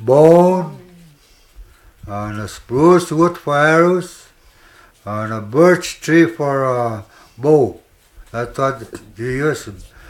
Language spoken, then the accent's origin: English; Nenana, Alaska, United States; Right from Nenana. That's my home. I was born and raised up there.